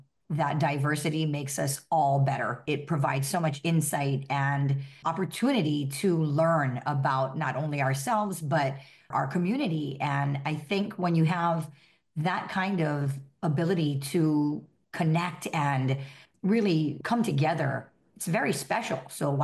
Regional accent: Hawaii, United States; I think growing up in Hawaii with just such a melting pot of cultures and nationalities

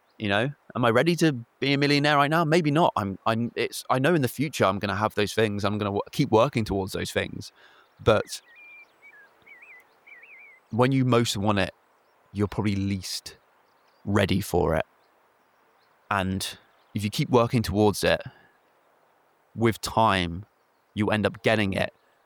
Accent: South East England, United Kingdom; born or raised there; moved away as an adult; now in Cornwall, United Kingdom

